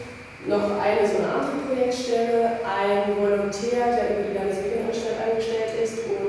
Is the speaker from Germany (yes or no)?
yes; Erfurt, Thuringia, Germany; Ich komme aus Erfurt